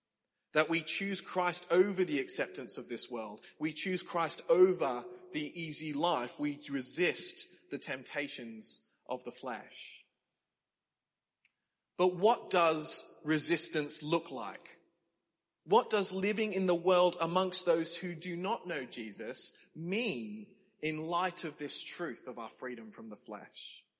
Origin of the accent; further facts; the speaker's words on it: Australia; now in England, United Kingdom; You might be able to tell I'm not from England. And something that I discovered very quickly was some of the differences in culture coming here. In Australia, we stand on the left side of the escalator.